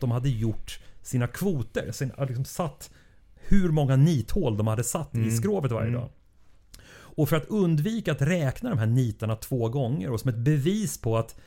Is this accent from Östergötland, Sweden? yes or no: no; Stockholm, Stockholm County, Sweden; Ibland som stockholmare när man säger New York, man får bli nasal